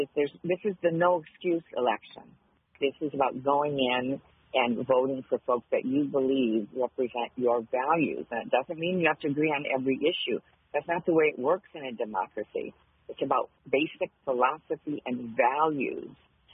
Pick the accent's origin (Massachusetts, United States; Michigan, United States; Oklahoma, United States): Michigan, United States; Clare; I grew up in Clare, and legal gun ownership has been a part of my family and hunting